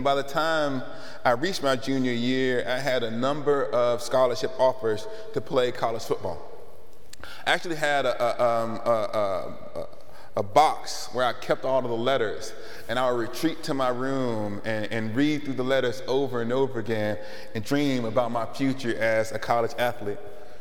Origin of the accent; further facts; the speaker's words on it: Alabama, United States; hopefully at the University of Tennessee, even though I'm from Alabama.